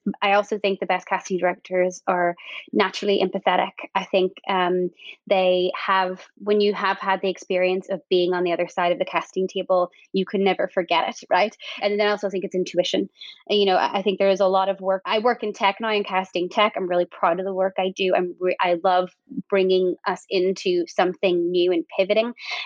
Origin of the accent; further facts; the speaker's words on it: Northern Ireland, United Kingdom; moved away; So when I moved from Northern Ireland to do an acting course, I went to American Academy of Dramatic Arts.